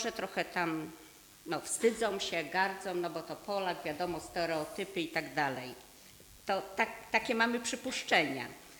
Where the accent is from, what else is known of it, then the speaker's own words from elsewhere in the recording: Wiesbaden, Hesse, Germany; jestem z Wiesbaden.